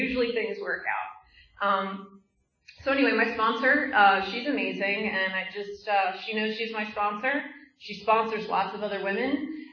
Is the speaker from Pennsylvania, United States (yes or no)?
yes; Philadelphia, Pennsylvania, United States; But I grew up in Philadelphia. We moved there when I was 3 and a half.